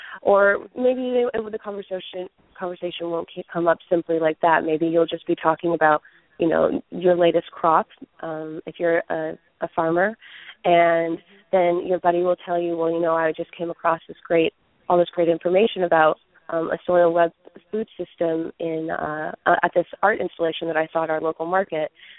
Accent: Belfast, Maine, United States; I'm from Belfast, Maine, and our co-op in Belfast

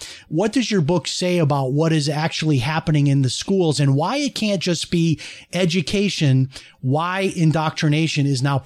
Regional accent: Illinois, United States; when I grew up in Illinois, it certainly was Democratic, no doubt.

